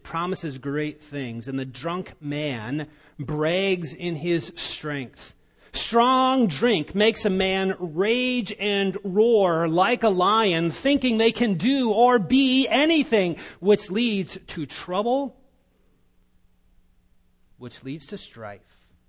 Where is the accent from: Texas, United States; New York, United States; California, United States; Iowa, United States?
Iowa, United States; I know of growing up in Northwest Iowa, there was an area Christian school